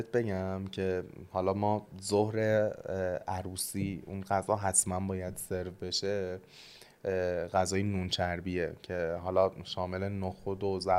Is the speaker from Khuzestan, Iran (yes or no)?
yes; Dezful, Khuzestan, Iran; بیا دستفول که من هستم